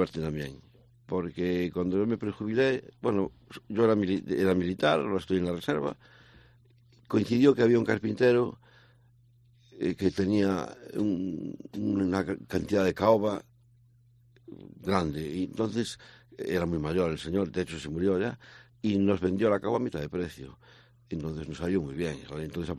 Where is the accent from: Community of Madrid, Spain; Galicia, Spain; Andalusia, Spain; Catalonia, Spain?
Galicia, Spain; Ferrol; born there; De hecho, yo nací en el Puente de Caranza.